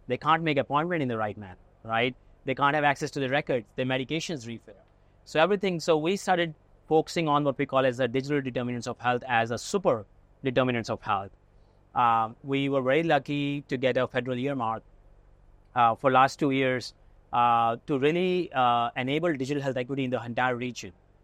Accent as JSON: {"language": "English", "town": "New York City", "region": "New York", "country": "United States", "moved": "yes", "lives_now": "Sacramento, United States", "said": "When I came from New York City to Sacramento, I thought, New York, no one can be as diverse as New York City, right?"}